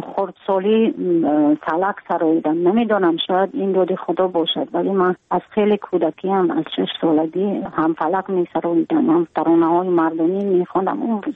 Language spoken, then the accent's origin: Persian; Tajikistan; ما تاجیکستانی هستیم، در تاجیکستان زندگی میکنیم